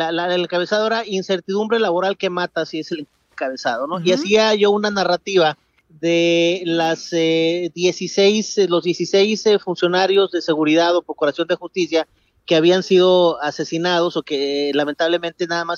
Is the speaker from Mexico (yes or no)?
yes; Mexico; para dimensionar dónde estamos parados como mexicanos.